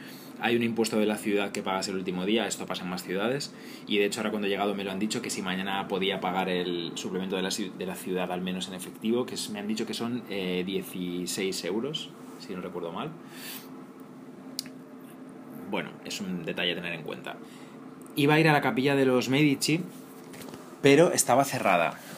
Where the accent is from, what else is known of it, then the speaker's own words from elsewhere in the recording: Galicia, Spain; Yo no entiendo mucho de vinos, aparte de mi Albariño y mi Ribeiro, pero de mi tierra.